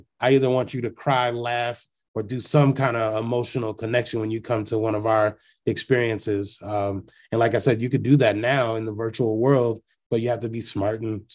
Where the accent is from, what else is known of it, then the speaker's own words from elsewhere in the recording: Freeport, Illinois, United States; I'm not from Chicago. I'm from a small town, 2 hours west in Freeport, Illinois, which is like in the middle of the cornfields.